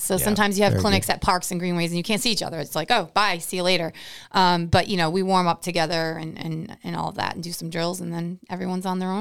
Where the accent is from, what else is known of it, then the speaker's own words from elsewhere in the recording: Florida, United States; The World Masters Championships happen to be in my hometown of Florida next year.